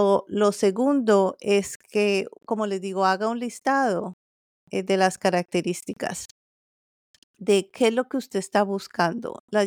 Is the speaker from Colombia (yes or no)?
yes; Colombia; En Colombia, de donde yo soy, yo terminé mi carrera universitaria, que son de 5 años, y allí en Colombia yo puedo utilizar el título de psicóloga.